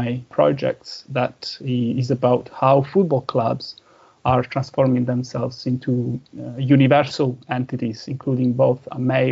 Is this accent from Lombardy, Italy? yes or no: no; Reggio Calabria, Calabria, Italy; a follower of my hometown football club, which is currently playing in the second division of Italian men's football. My hometown football club is Regina